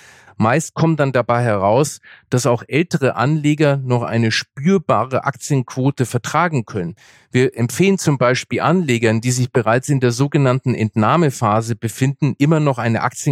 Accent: Nuremberg, Bavaria, Germany; Ja, ich komme ja aus Nürnberg und da liegt Playmobil vor der Tür.

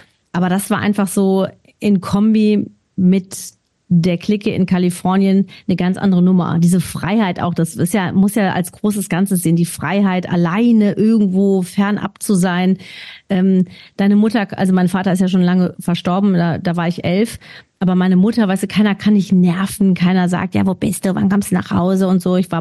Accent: Hilden, North Rhine-Westphalia, Germany; Ich komme ja aus Hilden bei Düsseldorf

